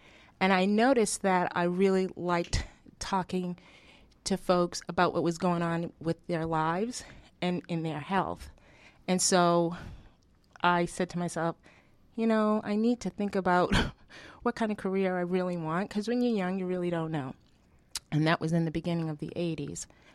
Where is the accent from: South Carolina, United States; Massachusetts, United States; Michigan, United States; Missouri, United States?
Massachusetts, United States; Cambridge; So I'm originally from Cambridge, Massachusetts.